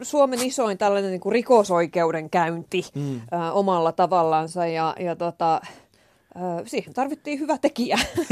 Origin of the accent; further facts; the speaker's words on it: Keikyä, Pirkanmaa, Finland; Ja mä niin syntyisin sieltä Keikyästä varsinaisesti.